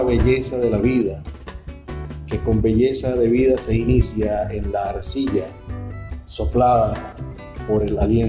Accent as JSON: {"language": "Spanish", "country": "Venezuela", "tie": "born or raised there", "also_born_or_lived": "Bucaramanga, Colombia", "moved": "as an adult", "lives_now": "Puerto Rico", "said": "Pero me formé y me desempeñé la mayor parte de mi vida en Venezuela. Hasta el año 1997, cuando me vine a Puerto Rico. O sea, hace ya 22 años de eso."}